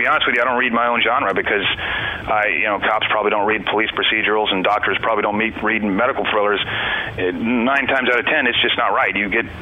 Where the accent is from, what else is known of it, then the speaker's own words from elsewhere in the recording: Texas, United States; now in Charleston, United States; all my relatives are from Charleston, which is why I ended up here. I grew up in Texas